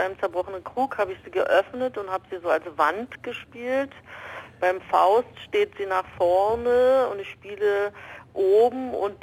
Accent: Berlin, Germany; born there; Ich bin in Berlin geboren worden.

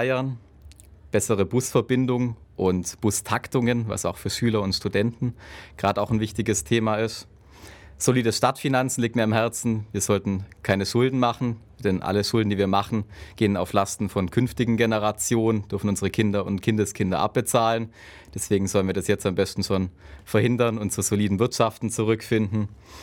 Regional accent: Ulm, Baden-Württemberg, Germany; born there; ich bin 25 Jahre alt, geboren in Ulm.

